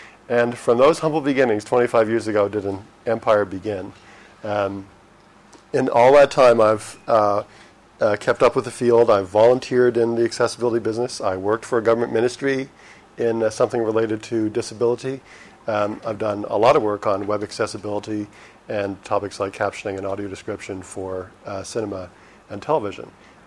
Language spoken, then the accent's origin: English; Moncton, New Brunswick, Canada; I was 14 or 15 years old in my hometown, which is Moncton, New Brunswick. New Brunswick is the Canadian province between Quebec and Nova Scotia, north of the state of Maine. It's in the Maritimes.